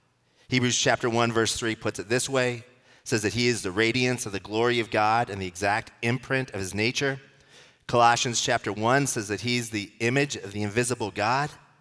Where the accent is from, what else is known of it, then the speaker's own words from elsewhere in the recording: Denver, Colorado, United States; And I grew up in Denver. I had a lot of family there.